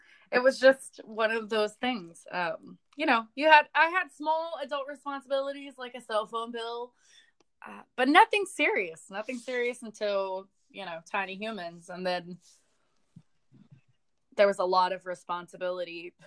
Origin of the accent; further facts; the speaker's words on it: Texas, United States; I'm from a small town in Texas, so graduating high school and getting away from my hometown were that was really it.